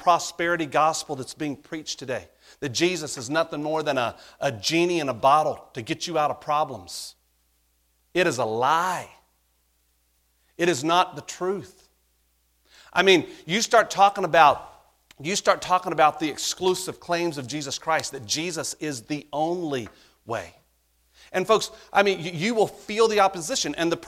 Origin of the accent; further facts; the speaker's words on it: North Carolina, United States; I'm from North Carolina. You know what they call North Carolina? It's part of the Bible Belt.